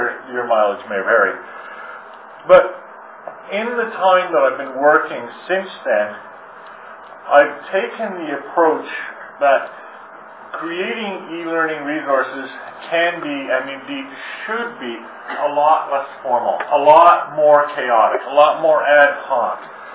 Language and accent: English; Canada; For those of you who don't know … I'm here from Canada.